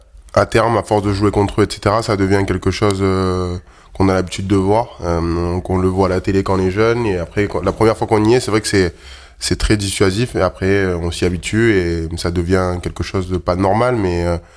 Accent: Provence-Alpes-Côte d'Azur, France; Ouais, c'est plutôt dans le sud. C'est vrai que le football prime, surtout là d'où je viens.

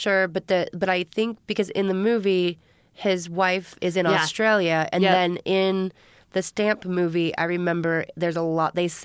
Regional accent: Florida, United States; and that was even growing up in Florida too.

